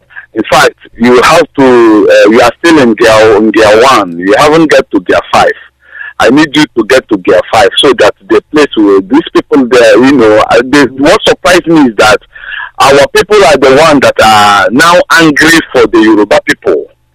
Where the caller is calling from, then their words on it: Dublin, Leinster, Ireland; I'm calling from Dublin, Ireland.